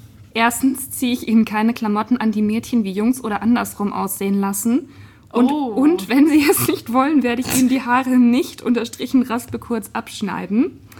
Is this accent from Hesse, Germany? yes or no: no; Bad Mergentheim, Baden-Württemberg, Germany; das gab es ja bei uns in Bad Mergentheim nicht